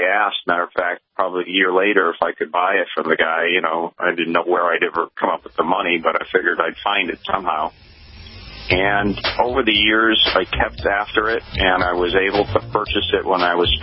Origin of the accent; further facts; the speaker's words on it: Glastonbury, Connecticut, United States; now in Greenwich, United States; And so we're fortunate to live near New York City in Greenwich, growing up in Glastonbury, Connecticut.